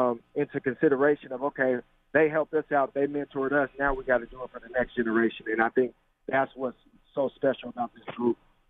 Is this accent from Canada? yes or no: no; Tacoma, Washington, United States; It's in my hometown of Tacoma, Washington.